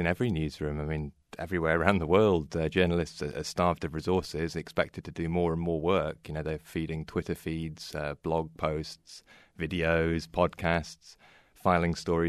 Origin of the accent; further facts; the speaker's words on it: Netherlands; But I lived abroad when I was young. I grew up partly in Holland.